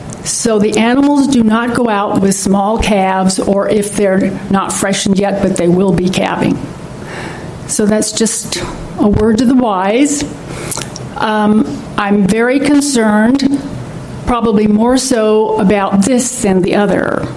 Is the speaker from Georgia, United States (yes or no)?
no; Washington, United States; I'm a rancher from Klickitat and Clark Counties.